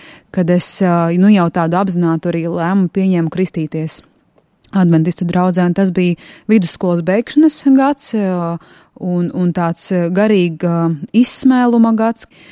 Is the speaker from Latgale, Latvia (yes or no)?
yes; Ludza, Latgale, Latvia; uz to manu dzimto pilsētu, kas ir Ludza